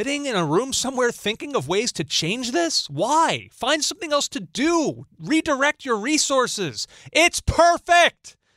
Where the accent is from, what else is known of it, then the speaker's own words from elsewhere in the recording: Philadelphia, Pennsylvania, United States; I saw them everywhere growing up in Philadelphia.